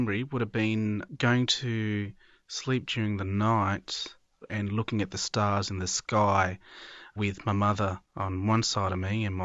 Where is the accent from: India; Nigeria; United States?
India; And it is my hometown, and I just couldn't sleep for that whole night.